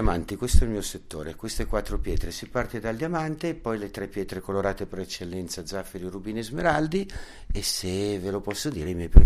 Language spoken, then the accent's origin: Italian; Milan, Lombardy, Italy; sono milanese e non vorrei dirlo, però purtroppo Milano è la capitale